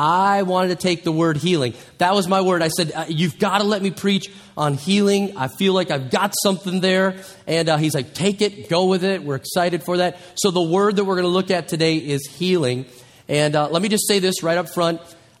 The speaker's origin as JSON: {"language": "English", "region": "Minnesota", "country": "United States", "said": "I mean, I'm from Minnesota. How many know that was part of the Louisiana Purchase? So I'm like a Northern Cajun."}